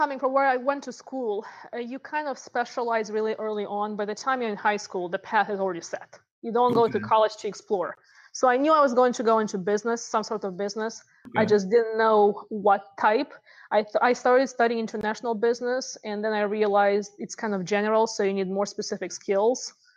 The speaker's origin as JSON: {"language": "English", "country": "Moldova", "said": "No, I'm from Moldova."}